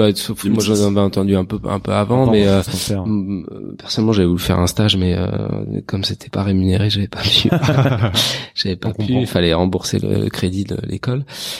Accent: Paris, Île-de-France, France; en tant que parisien, on découvre ces variétés qu'on n'avait jamais vues

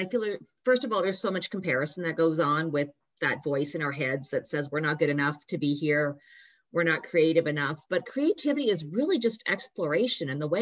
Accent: Canada; now in United States; I live outside of New York City, but I'm a Canadian.

